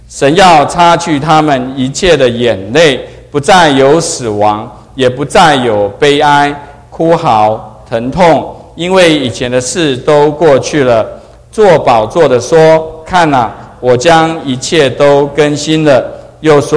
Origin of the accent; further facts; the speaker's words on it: United States; 可是我们美国人呢，是坐飞机去的